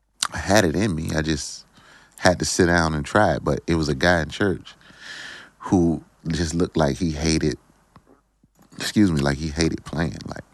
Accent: Virginia Beach, Virginia, United States; I feel like, I was in a small neighborhood, very small neighborhood, Friendship Village.

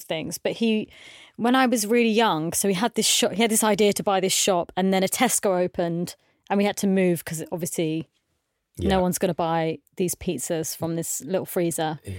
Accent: Southampton, South East England, United Kingdom; I grew up in Southampton for a little bit because my dad bought a corner shop in Southampton and we lived above it in Dibden Purlieu.

